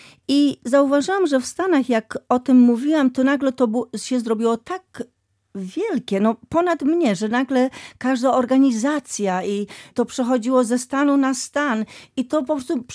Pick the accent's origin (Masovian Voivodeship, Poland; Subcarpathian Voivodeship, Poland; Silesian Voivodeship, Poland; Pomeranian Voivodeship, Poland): Pomeranian Voivodeship, Poland; Gdańsk; jaka dumna jestem jako Polka i jako gdańszczanka, bo jednak stąd, z Gdańska